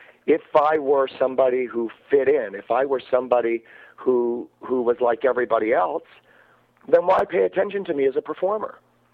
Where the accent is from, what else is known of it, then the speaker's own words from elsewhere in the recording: Iowa, United States; I come from Iowa, and not exactly a gay-friendly town.